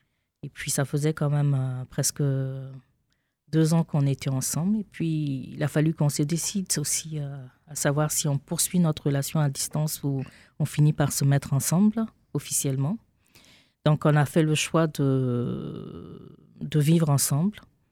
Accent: Abidjan, Côte d’Ivoire; also born or lived in Burkina Faso / Senegal; je suis née au Burkina Faso, mais dès l'âge de 2 ans, je suis allée avec mes parents au Sénégal. Donc, j'ai fait une partie de mon enfance au Sénégal jusqu'à mes 8 ans. Ensuite, je suis allée avec mes parents à Abidjan, donc en Côte d'Ivoire, où je suis restée jusqu'à l'âge à peu près de 11 ans.

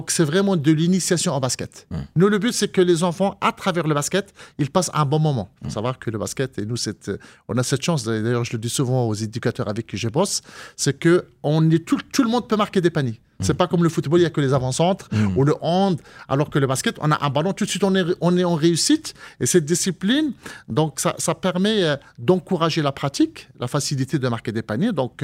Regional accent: Morocco; je rentrais pas parce que moi, je venais du Maroc

